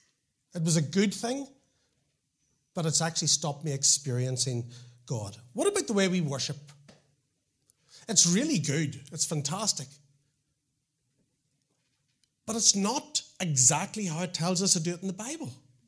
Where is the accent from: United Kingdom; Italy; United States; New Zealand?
United Kingdom; Portadown, Northern Ireland; accent: Portadown; I'm going to pull back into my Portadown accent.